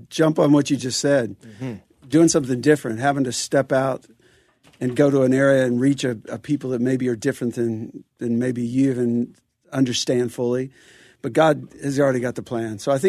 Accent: Santa Monica, California, United States; Santa Monica.

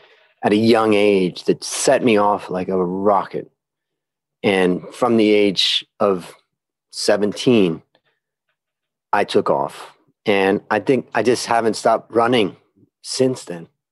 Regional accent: Ohio, United States; now in Bangkok, Thailand; But if I go back in time, I grew up in Ohio in America.

